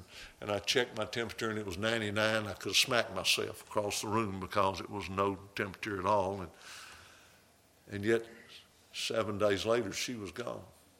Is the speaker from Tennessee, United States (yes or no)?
yes; Tennessee, United States; I'm a hillbilly from Middle Tennessee. I live in the hills of Tennessee.